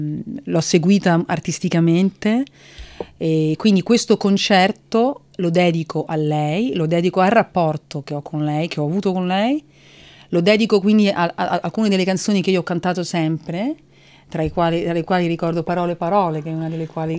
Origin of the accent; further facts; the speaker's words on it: Rome, Lazio, Italy; born there; sono nata a Roma ovviamente, ma anche perché ho una mamma attrice e un nonno napoletano